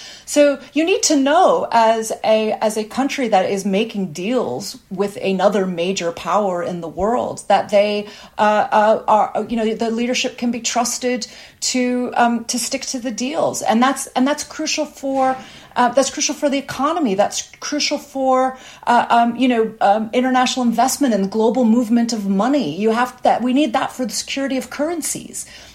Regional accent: United States; now in abroad; As an American who lives abroad, I'm going to think that this has massive consequences for everyone.

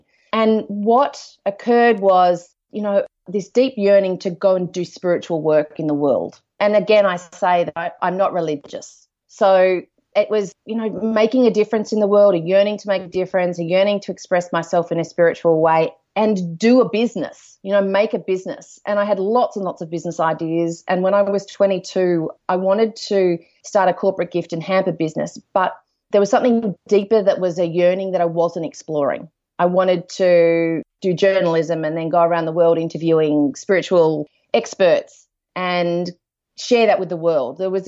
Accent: Melbourne, Victoria, Australia; I'm from Melbourne. I'm in my mid-40s. I'm about to turn 45. I'm a mum of three boys aged 5, 9, and 12.

